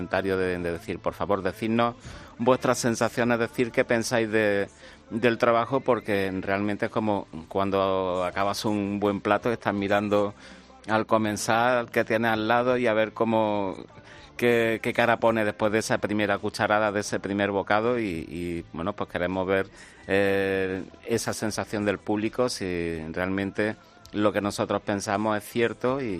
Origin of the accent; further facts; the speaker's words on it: Córdoba, Andalusia, Spain; Nosotros somos de Córdoba y la verdad que allí hace mucha calor